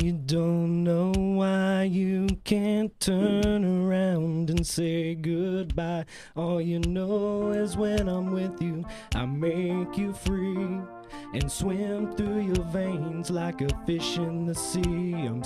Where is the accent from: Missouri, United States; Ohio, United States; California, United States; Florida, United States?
Florida, United States; New Port Richey; I'm from Newport Richey.